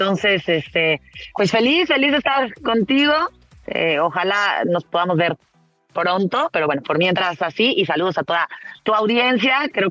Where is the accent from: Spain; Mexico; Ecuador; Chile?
Mexico; O sea, yo nací allá y de pronto un día, desde yo con 3, 4 añitos, mi papá le dice a mi mamá, pues mira, me trasladaron por la empresa en la que trabajaba en ese momento a México.